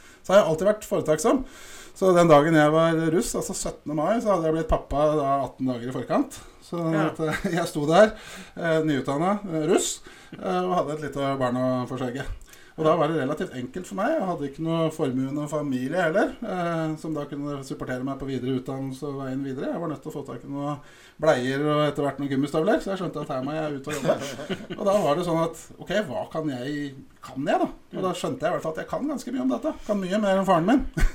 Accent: Drammen, Buskerud, Norway; Jeg er født i Drammen i 1970.

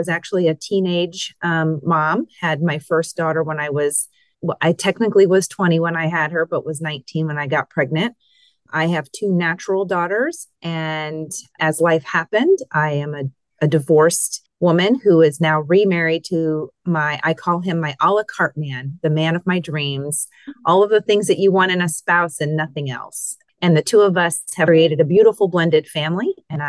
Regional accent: Midwest, United States; But growing up in the Midwest, I've learned all my life that who are you is I'm a mom, I'm a teacher, I'm a philanthropist.

